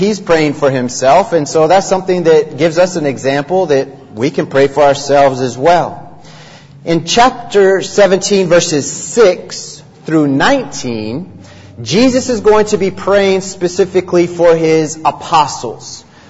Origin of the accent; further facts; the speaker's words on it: United States; I was born and raised on the Navajo Indian Reservation. My parents were missionaries out there, and I preached on the Navajo Reservation for 9 years. So 27 years of my life were spent on the reservation.